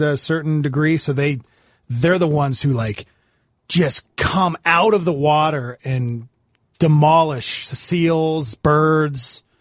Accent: Montana, United States; I grew up in Montana

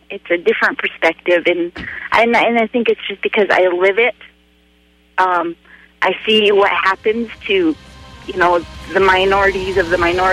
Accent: United States; but I'm Native American, and we kind of, you know, historically been thrown under the bus

